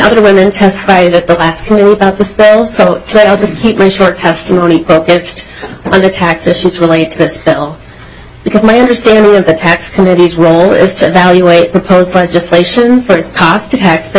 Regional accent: Minnesota, United States; as a Minnesotan who would be eligible for this tax credit, I want to make it clear to the committee.

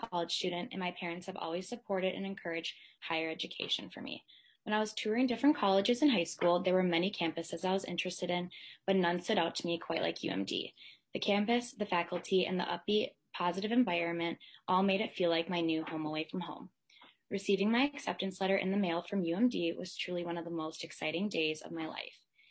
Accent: Prior Lake, Minnesota, United States; I'm from Prior Lake, Minnesota, home district to Representative Albright

